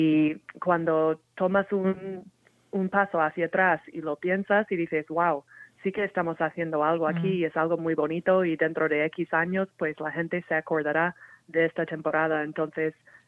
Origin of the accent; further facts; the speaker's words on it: Minnesota, United States; Spanish is a second language; moved away as an adult; now in Spain; Pues yo soy de Minnesota